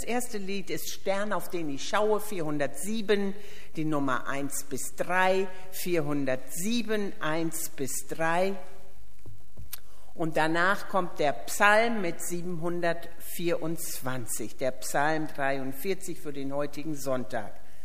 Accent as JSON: {"language": "German", "town": "Backemoor", "region": "Lower Saxony", "country": "Germany", "said": "Ich komme ja aus Backemoor."}